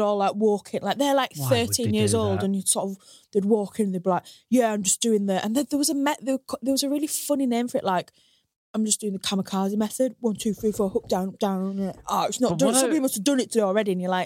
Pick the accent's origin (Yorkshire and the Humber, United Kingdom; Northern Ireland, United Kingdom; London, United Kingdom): Yorkshire and the Humber, United Kingdom; Hull; obviously I grew up in Hull